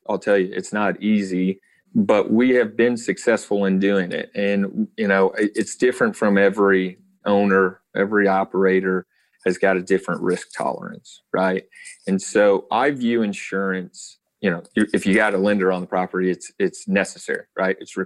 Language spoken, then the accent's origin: English; Dallas-Fort Worth, Texas, United States; And I'm from Dallas-Fort Worth originally